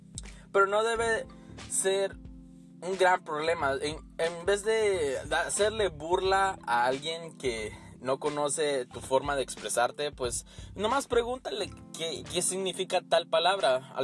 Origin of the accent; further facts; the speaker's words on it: Guatemala; como yo soy de Guatemala, a la gente chapina les afecta, no les gusta mucho la manera de hablar